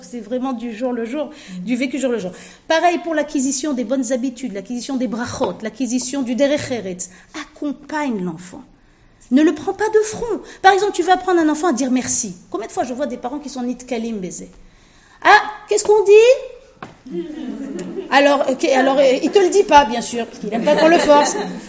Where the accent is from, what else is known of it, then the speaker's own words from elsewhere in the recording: Tunisia; Bon, je suis tunisien.